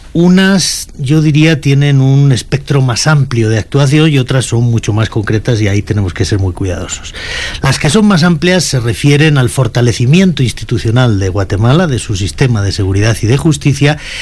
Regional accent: Madrid, Community of Madrid, Spain; born there; Yo soy nacido en Madrid. Mi familia, por parte de padres, de origen vasco, y por parte de madre, leonés.

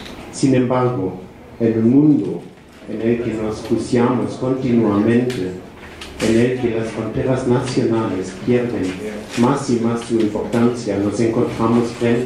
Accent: Germany; Spanish is a second language; Como un alemán con vista al periodo de postguerra, pero también como un europeo que goza de las bendiciones de más de 50 años de Unión Europea

